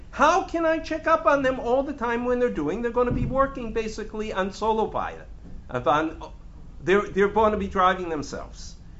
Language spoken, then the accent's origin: English; Boston, Massachusetts, United States; And I grew up in Boston